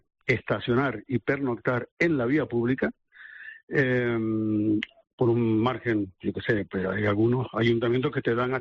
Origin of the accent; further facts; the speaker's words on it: Los Cristianos, Canary Islands, Spain; born there; Soy nacido en Los Cristianos y jugué en el Marino, además.